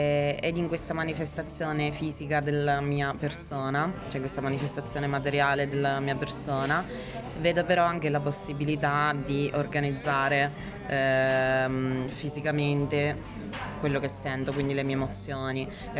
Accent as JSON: {"language": "Italian", "region": "Sicily", "country": "Italy", "lives_now": "Turin, Italy", "said": "io vengo dalla Sicilia, quindi questi quadretti ci sono sia nella mia casa giù in Sicilia che nella casa che ora abito a Torino"}